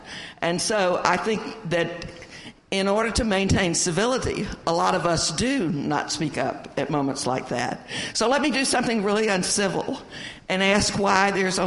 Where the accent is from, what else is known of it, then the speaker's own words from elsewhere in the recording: Mississippi, United States; I grew up in South Mississippi